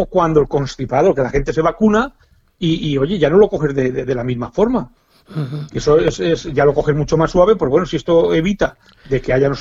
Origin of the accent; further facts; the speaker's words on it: Montanejos, Valencian Community, Spain; Mi pueblo, Montanejos, es turístico. Buah. Y bueno, está relativamente cerca de Valencia, porque está a 90 kilómetros de Valencia.